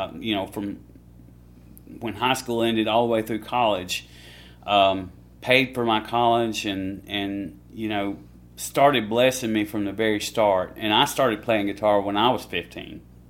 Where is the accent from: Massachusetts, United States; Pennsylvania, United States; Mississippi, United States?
Mississippi, United States; Corinth; Okay, so I'm from Corinth, Mississippi, which is about 2 hours north of Columbus here.